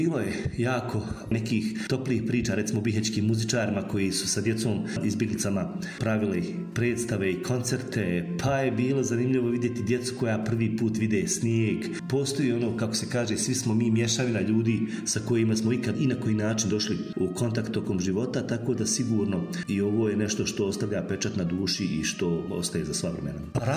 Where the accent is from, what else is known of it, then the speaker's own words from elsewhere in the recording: Bihać, Federation of Bosnia and Herzegovina, Bosnia & Herzegovina; also born or lived in Bosanski Petrovac; Da, ja sam iz Krajine, iz Bosanskog Petrovca, odrastao sam u Bihaću